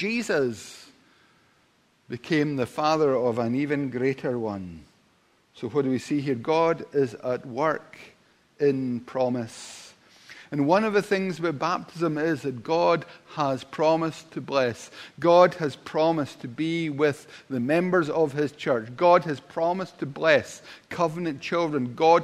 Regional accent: Paisley, Scotland, United Kingdom; we used to play in the council estate that I grew up in Paisley.

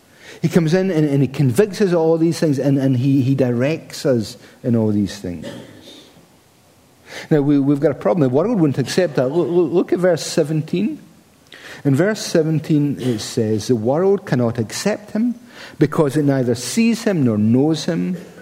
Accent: Scotland, United Kingdom; So being a Scotsman, I kind of feel bad about 90% of the whole year.

